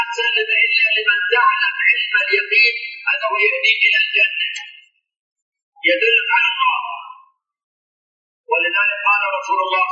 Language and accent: Arabic; Iraq; moved away; 32 سنة كنت هارب أنا من العراق،